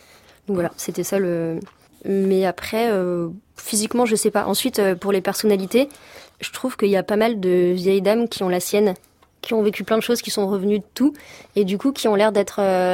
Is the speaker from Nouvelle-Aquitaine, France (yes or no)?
no; Brittany, France; Mon bled en Bretagne.